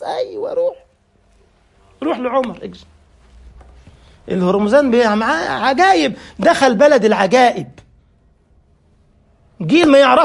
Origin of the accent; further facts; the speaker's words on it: Egypt; أنا بروح مثلا عندنا في مصر بالليل كده